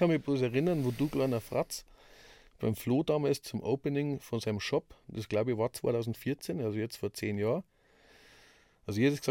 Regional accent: Germany; also in dem Fall sage ich, ich bin Deutscher

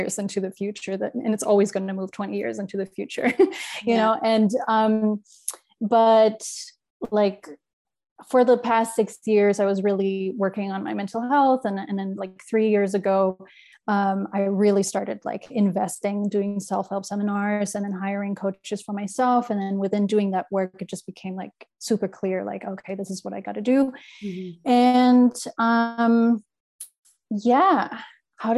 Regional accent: Germany; now in Los Angeles, United States; I'm originally from Germany, but I've been in Los Angeles for like the last 10 years.

